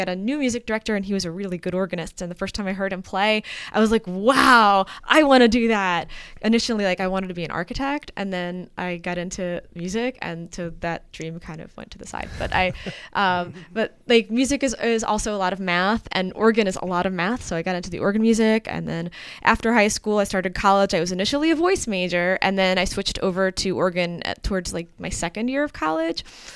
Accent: New York, United States; And I'm like, I'm a New Yorker. I don't want to deal with horses.

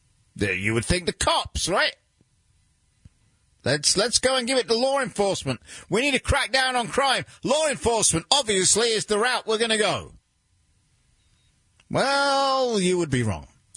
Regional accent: London, United Kingdom; You know, I grew up in London, and I can tell you, nightly when I was growing up

